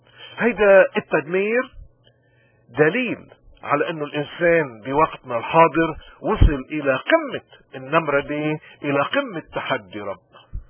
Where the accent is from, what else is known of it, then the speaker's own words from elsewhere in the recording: Lebanon; نحن كلبنانيين مثلنا مثل أي شعب من شعوب الأرض اليوم عم نمر بأزمة إيمانية قاتلة.